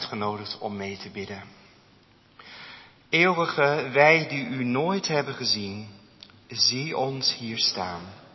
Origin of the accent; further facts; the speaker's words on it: Klundert, North Brabant, Netherlands; Nou, ik kom uit de Klundert, dus zo is dat gegaan. Van oorsprong dan.